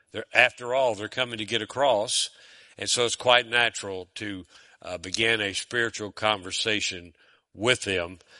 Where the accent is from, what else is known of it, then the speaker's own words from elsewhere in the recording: Shreveport, Louisiana, United States; I grew up in Shreveport, Louisiana. Now, y'all know where that is.